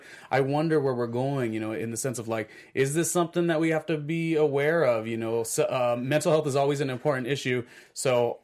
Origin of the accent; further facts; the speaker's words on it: California, United States; I'm an original Californian who really belongs in New York at all times.